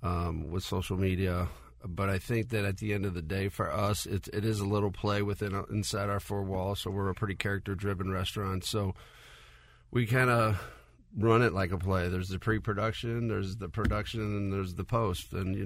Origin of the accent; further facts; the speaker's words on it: Calabria, Italy; Yeah, so we're from Calabria, which is the southernmost tip of Italy. It's the poorest region in Italy.